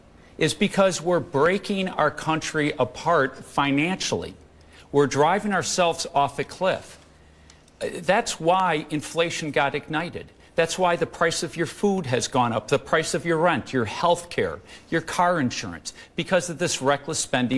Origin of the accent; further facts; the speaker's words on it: Wisconsin, United States; I grew up on Lake Mendota. I live on Lake Mendota.